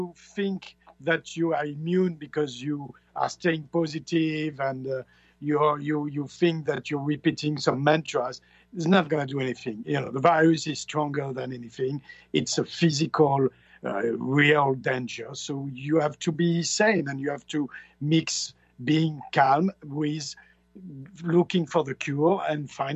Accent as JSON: {"language": "English", "country": "France", "said": "They are contemplating doing that in France next, because France, my home country, is a total mess."}